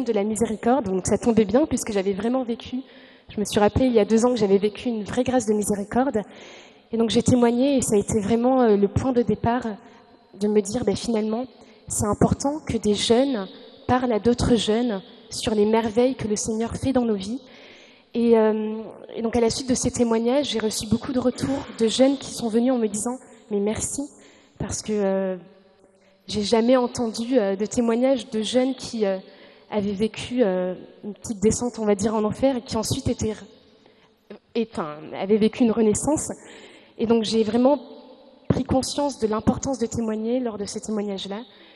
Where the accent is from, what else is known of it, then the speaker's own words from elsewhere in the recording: Toulouse, Occitanie, France; moved away as an adult; now in Paris, France; Je suis originaire de Toulouse, mais je suis partie à Paris.